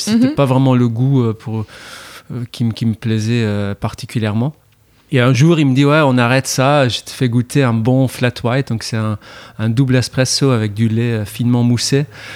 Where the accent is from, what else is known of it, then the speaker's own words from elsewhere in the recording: Ghent, Flanders, Belgium; now in Lille, France; je suis originaire de Gand, en Belgique. Ça fait plus de 10 ans maintenant que j'habite à Lille.